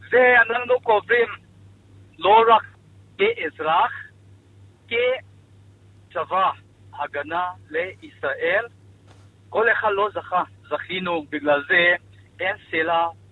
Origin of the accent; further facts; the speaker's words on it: Manipur, India; Hebrew is a second language; now in Israel; אני עליתי בצפון, מזרח הודו, מדינת מניפור. אנחנו גרים באותו שכונה. גדלנו באותו שכונה.